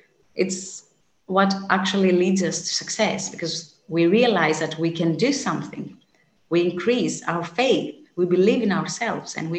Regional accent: Greece; I am from Greece, and I wanted to pay my tribute to ancient Greek philosophy.

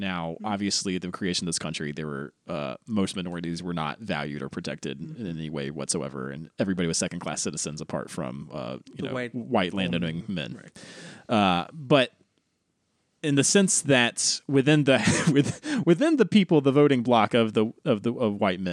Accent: North Carolina, United States; I never met a Jim Bob growing up in North Carolina, by the way.

